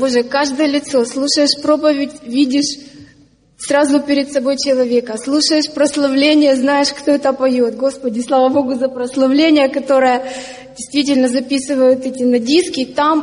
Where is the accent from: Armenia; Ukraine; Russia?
Ukraine; я сама из Украины